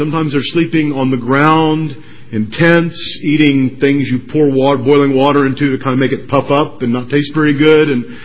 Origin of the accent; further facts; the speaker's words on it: United States; Quite frankly, it's kind of embarrassing being an American when you read a passage like this